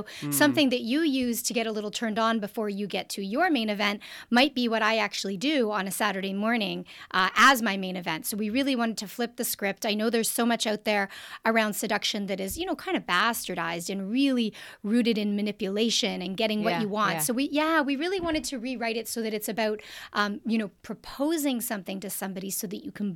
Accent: Canada; I'm also Canadian.

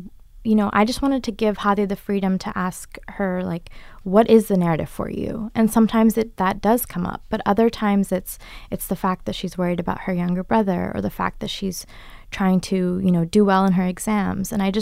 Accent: California, United States; I grew up in the Bay Area.

